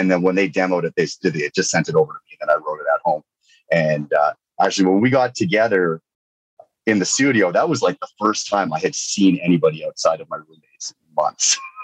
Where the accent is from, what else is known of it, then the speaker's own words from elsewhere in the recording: British Columbia, Canada; I grew up in Northern BC, man. We didn't have much.